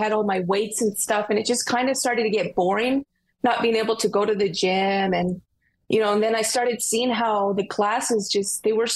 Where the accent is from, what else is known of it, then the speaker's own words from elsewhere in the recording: Viña del Mar, Valparaíso, Chile; growing up in Chile, it's always about shrinking your body. And I lived in a city right by the beach in Viña del Mar.